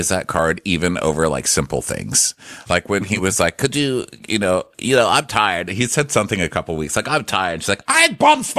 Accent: the South, United States; I'm from the South. We do a little honey, sugar, sweetie. Hey there, hun.

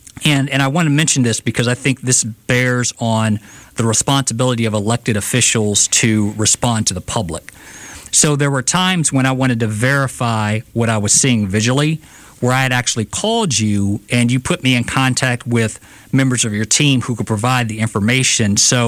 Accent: Prichard, Alabama, United States; you know, I'm from Pritchard. We live in Pritchard.

